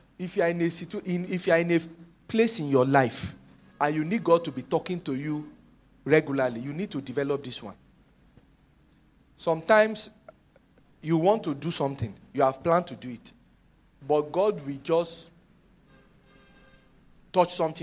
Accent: Abia, Nigeria; I said, I'm from Abia State.

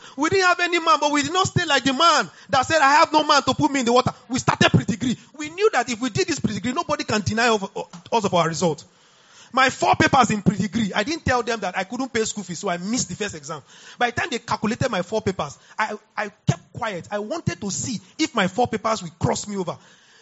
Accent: Niger Delta, Nigeria; I come from the Niger Delta. And I know that if I want to enjoy the rivers in the night, the ocean, I go there around 6 p.m.

